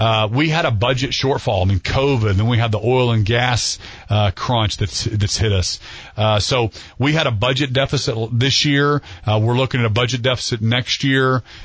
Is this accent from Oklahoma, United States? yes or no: yes; Norman, Oklahoma, United States; as an Oklahoma boy that grew up here, and I grew up in Norman and went to college at Oklahoma State